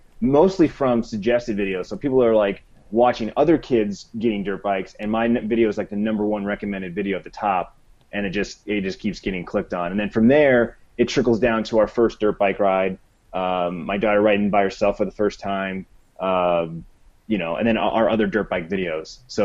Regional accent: Phoenix, Arizona, United States; We're from Phoenix, Arizona, so we go swimming a lot during the summer and go to water parks.

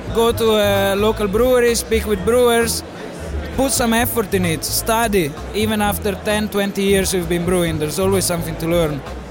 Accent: Italy; I'm from Italy.

